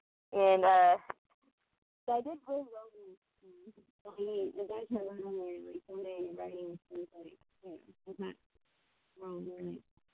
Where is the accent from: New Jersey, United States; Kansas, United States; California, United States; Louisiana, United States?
Kansas, United States; now in Nashville, United States; as you've already heard. I'm from Kansas, I moved to Nashville. I moved to Tennessee in 2016, and I moved to Nashville officially in 2017.